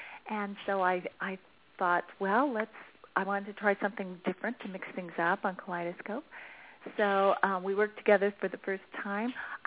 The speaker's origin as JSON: {"language": "English", "region": "California", "country": "United States", "said": "And I'm from California, from the coastal area of the Central Coast in California."}